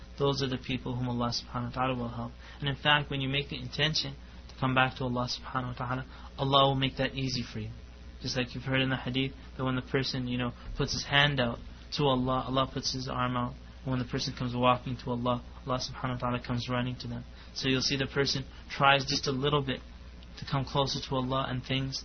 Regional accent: Winnipeg, Manitoba, Canada; We get floods up there. I'm from Winnipeg, actually, Manitoba. It's above North Dakota.

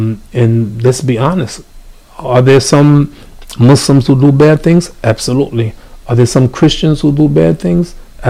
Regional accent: United States; Ana Amerikiyun, I'm American. This is my country, and I want the best for my country.

